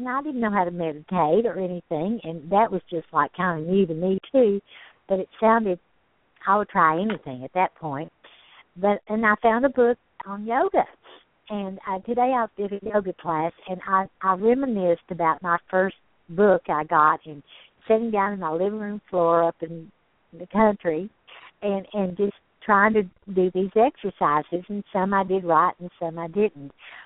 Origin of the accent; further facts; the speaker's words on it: Kingsport, Tennessee, United States; Up in East Tennessee, my hometown, Kingsport.